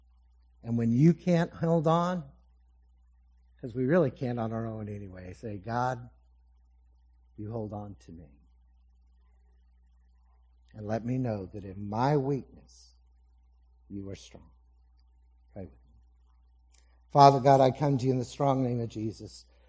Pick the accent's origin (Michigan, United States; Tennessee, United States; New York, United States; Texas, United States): Texas, United States; When he found out I was from Texas, it became cowboy up.